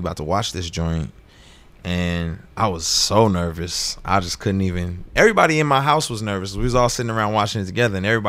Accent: Houston, Texas, United States; So I'm coming from Houston, right?

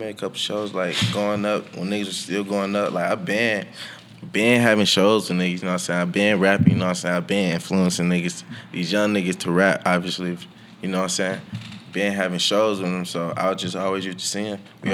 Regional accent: College Park, Georgia, United States; also born or lived in Union City / Fairburn; like I grew up around the College Park, Union City, Fairburn area, you know what I'm saying?

